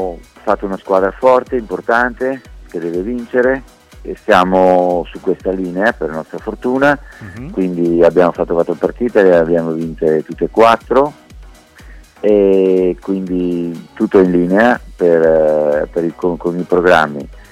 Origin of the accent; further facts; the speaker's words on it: Veneto, Italy; io sono veneto, quindi non è che, però siamo sempre un po' più restia.